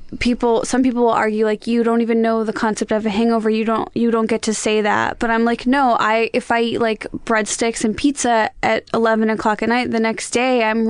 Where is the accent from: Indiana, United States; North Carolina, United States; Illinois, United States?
Illinois, United States; Chicago